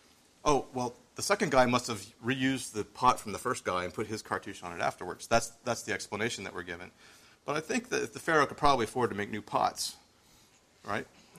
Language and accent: English; Virginia, United States; I'm from Virginia.